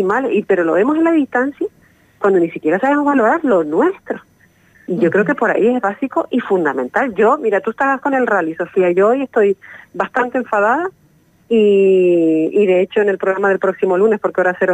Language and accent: Spanish; Tenerife, Canary Islands, Spain; mi adolescencia aquí, yo soy de Tenerife